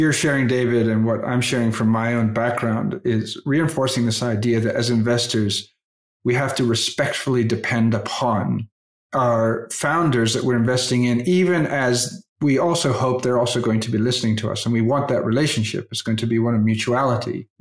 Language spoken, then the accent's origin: English; Papua, Indonesia; growing up in the Yali community in Papua, my, you know, my dad being a missionary there